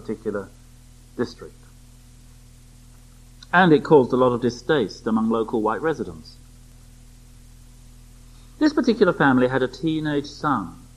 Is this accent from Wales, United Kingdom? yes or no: no; London, United Kingdom; I grew up in the East End of London. At that time, it was still a predominantly white place to live.